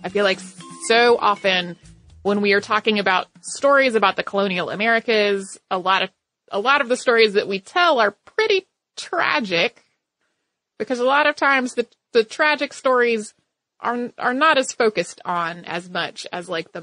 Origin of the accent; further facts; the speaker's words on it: Bermuda; I grew up in Bermuda and spent a lot of time at the museum